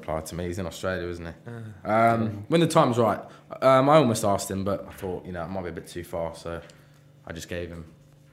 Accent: England, United Kingdom; deep down, I'm an Englishman. I am an Englishman.

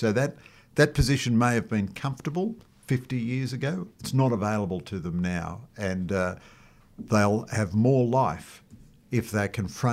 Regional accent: Ireland; I'm essentially an Irishman

